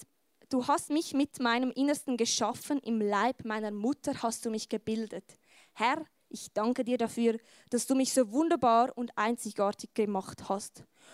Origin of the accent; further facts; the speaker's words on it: Switzerland; es ist für mich als Schweizer, glaube ich, recht schwierig